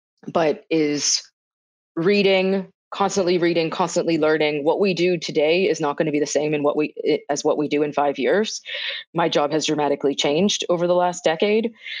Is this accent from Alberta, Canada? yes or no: no; Toronto, Ontario, Canada; I think part of it was also because I grew up in Toronto.